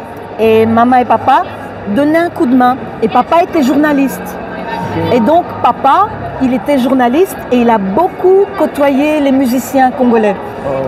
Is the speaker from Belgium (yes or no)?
yes; Brussels, Belgium; quand j'étais petite, dans Matongé, il y avait la rue d'Alsace-Lorraine.